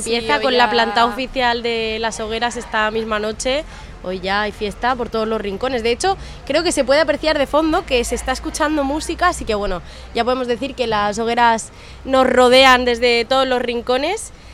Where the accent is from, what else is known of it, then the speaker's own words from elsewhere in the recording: Valencian Community, Spain; yo soy valenciana